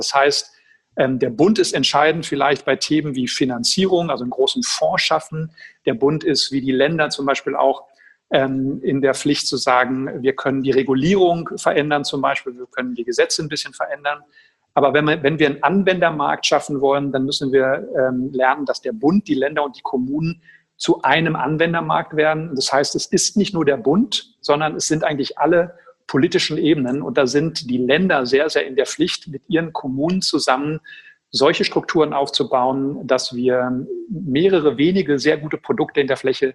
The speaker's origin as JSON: {"language": "German", "town": "Schwerte", "region": "North Rhine-Westphalia", "country": "Germany", "tie": "born or raised there", "said": "in Essen und in Schwerte, meiner Heimatstadt."}